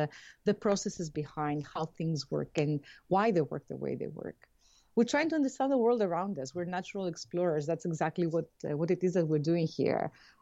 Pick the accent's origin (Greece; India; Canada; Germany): Greece; now in Cambridge, United States; So I was born and raised in Greece. And by means of many, many different places, I ended up in Cambridge, Massachusetts.